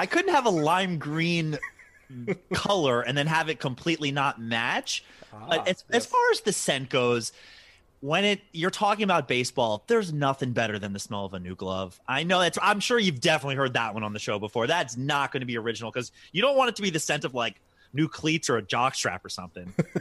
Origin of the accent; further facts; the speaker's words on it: Baltimore, Maryland, United States; I'm from Baltimore, so I have, like, a Ravens helmet.